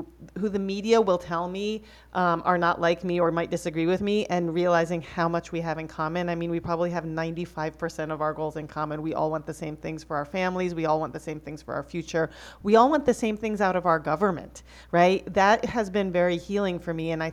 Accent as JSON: {"language": "English", "region": "Massachusetts", "country": "United States", "said": "And as somebody who comes from a very liberal part of the country, I come from Massachusetts"}